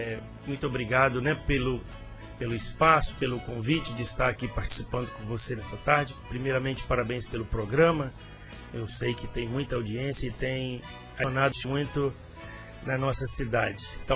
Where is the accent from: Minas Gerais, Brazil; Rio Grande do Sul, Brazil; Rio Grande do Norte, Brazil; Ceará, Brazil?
Minas Gerais, Brazil; Conselheiro Pena; Bairro da Pedreira. Conselheiro Pena.